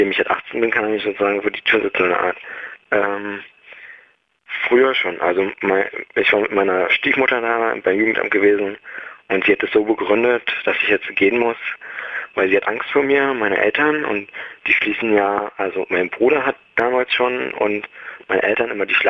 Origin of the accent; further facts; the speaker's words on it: Lübben, Brandenburg, Germany; also ich würde lieber da in meiner Heimatstadt bleiben, in Lübben erstmal, also Heimatstadt, da wo meine Heimat ist sozusagen